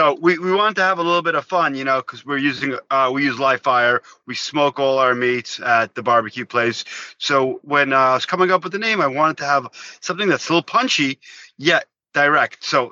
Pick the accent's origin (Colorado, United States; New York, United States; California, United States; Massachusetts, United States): New York, United States; Brooklyn; also born or lived in New Jersey; Yeah, I grew up in Brooklyn, in New York City. That was where I spent my youth.